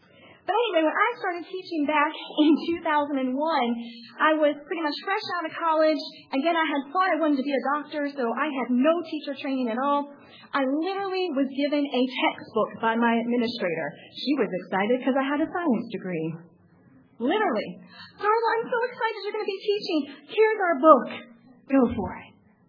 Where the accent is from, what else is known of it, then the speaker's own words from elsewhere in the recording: Annapolis, Maryland, United States; I'm from Annapolis originally.